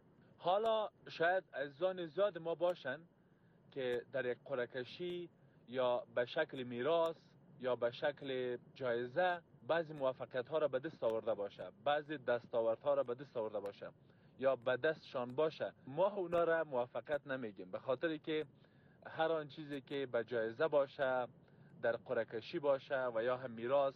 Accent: Afghanistan; یعنی اگر ما تاریخ داریم، منظور ما افغان هستیم

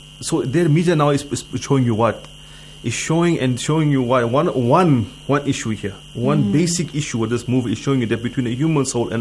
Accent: South Africa; I am from South Africa.

